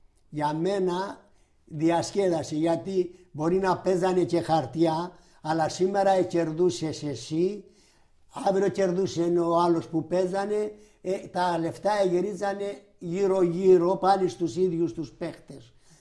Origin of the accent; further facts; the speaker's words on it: Greece; born there; Αλίμονο, αφού γεννηθήκαμε στην Ελλάδα ως Έλληνες.